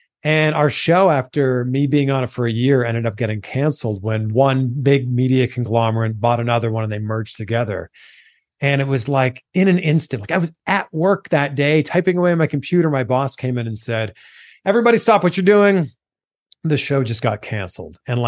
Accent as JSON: {"language": "English", "town": "Pickering", "region": "Ontario", "country": "Canada", "said": "I studied communication studies just outside of Toronto. I'm from Pickering, Ontario. I went to school in Waterloo, Ontario."}